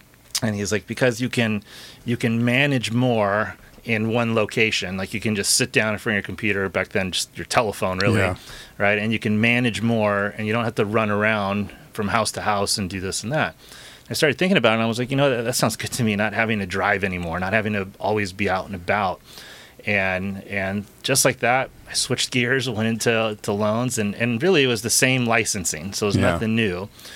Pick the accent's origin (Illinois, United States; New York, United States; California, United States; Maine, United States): California, United States; San Clemente; So I grew up in San Clemente, great little town and small town.